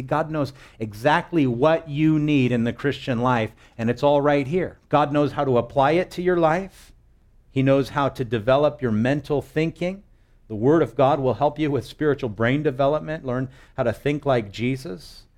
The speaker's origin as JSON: {"language": "English", "town": "Wahiawa", "region": "Hawaii", "country": "United States", "tie": "born there", "said": "I was born in Wahiwawa Hospital, 8:38 p.m., 1971, November 26th."}